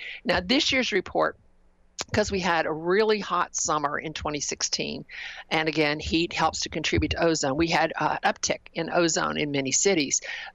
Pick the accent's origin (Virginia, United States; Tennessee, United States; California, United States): Tennessee, United States; three cities in my home state of Tennessee were on the 25 most polluted list.